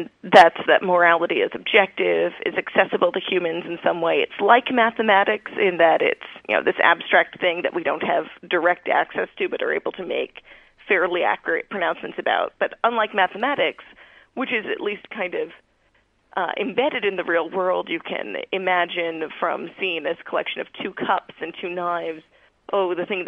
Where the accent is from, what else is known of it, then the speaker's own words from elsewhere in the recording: New York, United States; No, I grew up on Long Island in New York, where almost everyone I knew was secular Jews.